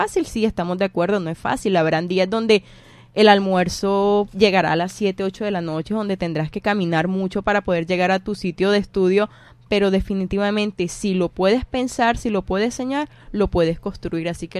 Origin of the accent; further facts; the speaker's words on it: Sincelejo, Sucre, Colombia; yo no soy rica, yo vengo de Sincelejo, soy oriunda de Sincelejo, mis padres nunca vivieron juntos